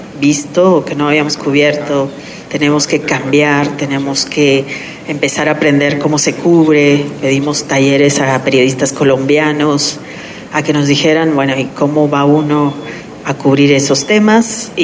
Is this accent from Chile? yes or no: no; Mexico; Somos los mexicanos los que todo mundo así de nos consideran casi como, wow